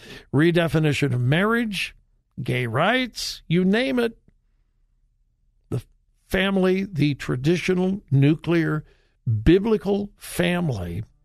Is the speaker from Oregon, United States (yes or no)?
no; California, United States; I grew up in Southern California, and for those of you that are familiar with that area, there's an amusement park called Knott's Berry Farm.